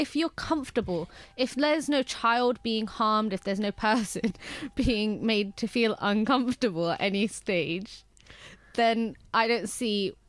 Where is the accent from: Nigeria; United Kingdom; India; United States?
India; but I come from India. Tea is different.